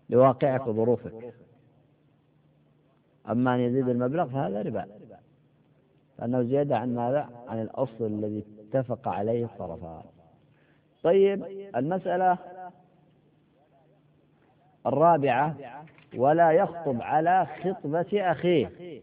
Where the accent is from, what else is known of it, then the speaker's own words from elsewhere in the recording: Yemen; ما يقال عندنا في اليمن يقال عصفور في اليد ولا عشرة فوق الشجرة